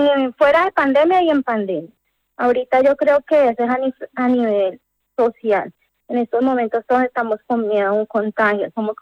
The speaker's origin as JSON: {"language": "Spanish", "country": "Colombia", "moved": "yes", "lives_now": "Seville, Spain", "said": "soy de Colombia, llevo un año aquí en Sevilla. Estoy con mi esposo y mi hija."}